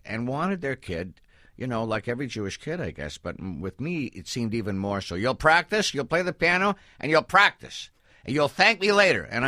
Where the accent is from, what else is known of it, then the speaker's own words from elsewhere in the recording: Canada; I'm from Canada.